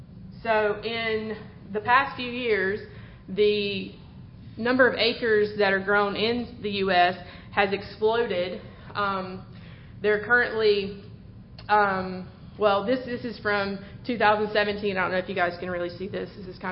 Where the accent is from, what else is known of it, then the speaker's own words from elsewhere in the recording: Georgia, United States; we did oversample Georgia because we are from Georgia.